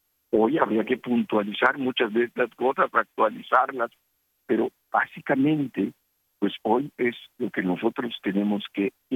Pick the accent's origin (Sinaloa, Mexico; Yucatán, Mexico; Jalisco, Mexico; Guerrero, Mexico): Yucatán, Mexico; lo que somos los yucatecos. No somos ni mayas, ni somos españoles.